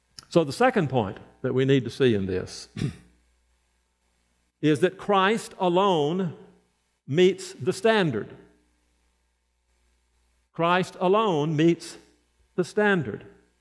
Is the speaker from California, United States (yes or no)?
no; Brandon, Mississippi, United States; If I were to say, I'm going to my hometown, Brandon, Mississippi.